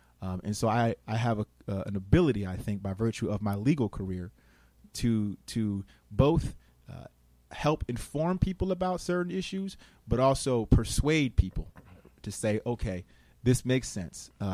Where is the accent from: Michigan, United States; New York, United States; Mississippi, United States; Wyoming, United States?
New York, United States; Schenectady; I am a local guy in the sense that when I talk about my story growing up in Schenectady